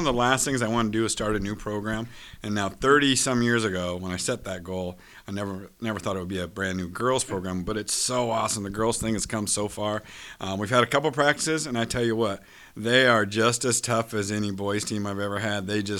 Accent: Dallas Center, Iowa, United States; Layla comes to us from Dallas Center Grimes, which is actually my hometown.

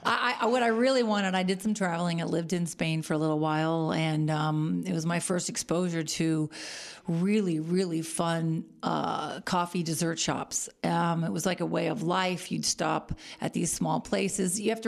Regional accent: Napa, California, United States; I'm from Napa, born here in Napa at the Queen of the Valley Hospital, along with my brother, who is my partner in business

